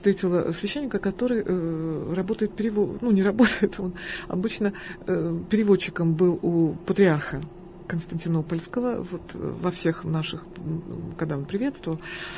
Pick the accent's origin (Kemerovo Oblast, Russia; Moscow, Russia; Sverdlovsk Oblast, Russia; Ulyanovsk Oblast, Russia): Sverdlovsk Oblast, Russia; Yekaterinburg; мы из Екатеринбурга